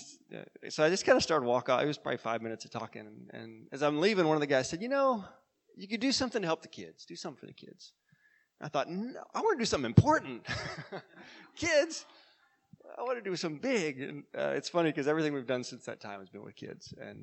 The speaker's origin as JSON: {"language": "English", "town": "Midland", "region": "Texas", "country": "United States", "tie": "born or raised there", "said": "A guy that, when I grew up in Midland, we drove all the way to California and did this camp called Opportunity Camp."}